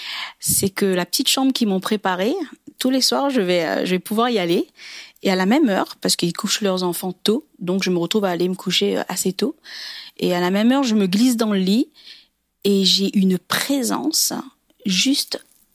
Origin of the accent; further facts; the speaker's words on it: Réunion, France; un jour j'irai en métropole. C'était un peu mon rêve. Je suis réunionnaise